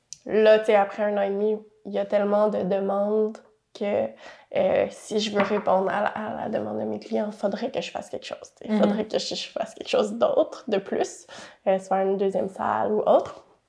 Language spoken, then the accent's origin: French; Montreal, Quebec, Canada; À Montréal.